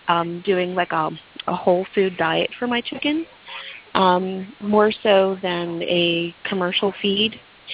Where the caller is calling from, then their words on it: Ohio, United States; I'm calling from Ohio.